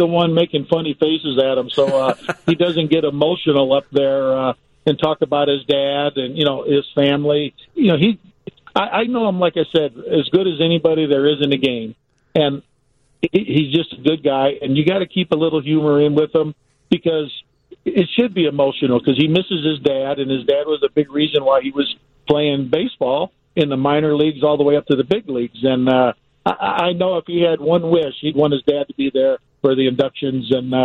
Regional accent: Gary, Indiana, United States; I mean, I'm no fool. I'm coming from Gary, Indiana.

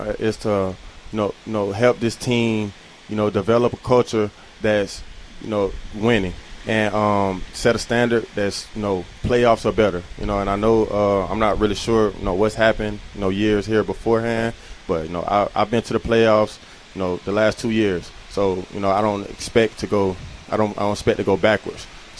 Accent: Tuscaloosa, Alabama, United States; I wanted to be a part of what he was building in Tuscaloosa. And, you know, that's my hometown.

